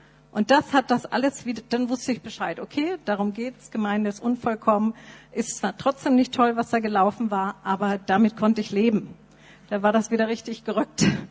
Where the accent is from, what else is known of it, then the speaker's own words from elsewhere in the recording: Nuremberg, Bavaria, Germany; Eltern waren in der Baptistengemeinde in Nürnberg. Das ist mein geistliches Zuhause. Da bin ich aufgewachsen in der Sonntagsschule und Jungscher Freizeiten.